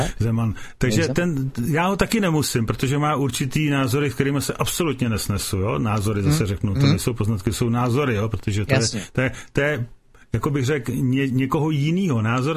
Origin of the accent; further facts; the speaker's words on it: Plzeň, Plzeň Region, Czechia; protože jsem tady z Plzně, že jo, a ten radar měl být tady v Brdech kousek od Plzně.